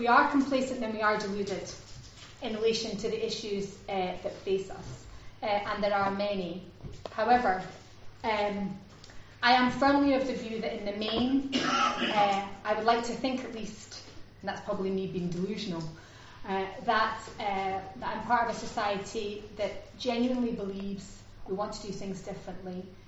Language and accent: English; Glasgow, Scotland, United Kingdom; you know, where are you from? From Glasgow. No, but where are you really from? Happens all of the time. And then you keep saying, I'm from Scotland.